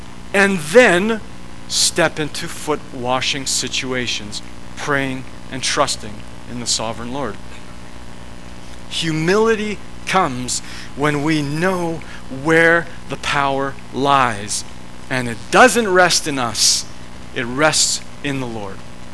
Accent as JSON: {"language": "English", "country": "Canada", "said": "well, I'm a pastor and I'm a father and I'm a husband and I'm a Canadian."}